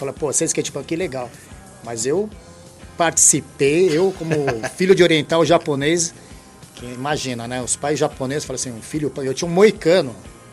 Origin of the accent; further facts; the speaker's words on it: São Paulo, Brazil; Mas eu que sou de São Paulo, paulista, da Gema aqui, apesar que eu morei em vários lugares